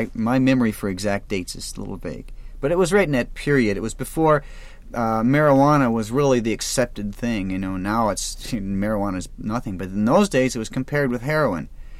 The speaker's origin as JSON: {"language": "English", "region": "Wisconsin", "country": "United States", "tie": "born or raised there", "also_born_or_lived": "St. Paul", "said": "I was born in St. Paul and grew up in the general vicinity in Wisconsin is where I really grew up."}